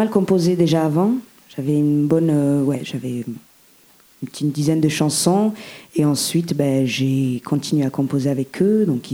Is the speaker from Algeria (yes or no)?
yes; Algeria; Ouais, moi, je suis algérienne